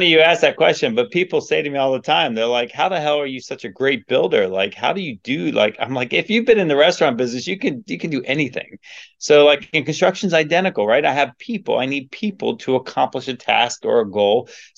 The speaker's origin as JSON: {"language": "English", "region": "New Jersey", "country": "United States", "tie": "born or raised there", "said": "I grew up on the Jersey Shore in New Jersey, and, like, you know, it was 4 months of hurry and 8 months of worry."}